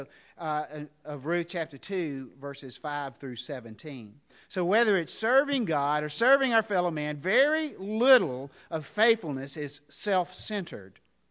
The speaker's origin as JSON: {"language": "English", "region": "Mississippi", "country": "United States", "tie": "born or raised there", "said": "as I was a young man growing up in North Mississippi, raised on a cattle farm"}